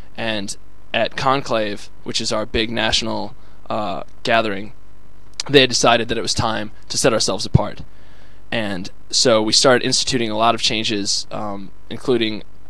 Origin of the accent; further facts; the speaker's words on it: Taybrook, New York, United States; I am a sophomore politics major, and I hail from Taybrook, New York, which is near Canada.